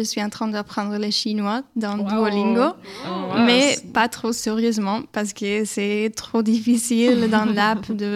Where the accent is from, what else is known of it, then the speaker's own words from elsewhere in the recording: Spain; first language Spanish; French is a second language; moi je viens de l'Espagne, donc ma langue maternelle est l'espagnol.